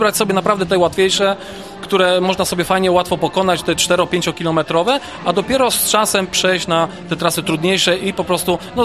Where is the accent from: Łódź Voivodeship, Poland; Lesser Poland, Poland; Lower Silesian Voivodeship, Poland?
Lower Silesian Voivodeship, Poland; Międzylesie; jestem z Międzylesia, tutaj akurat z Urzędu Miasta i Gminy.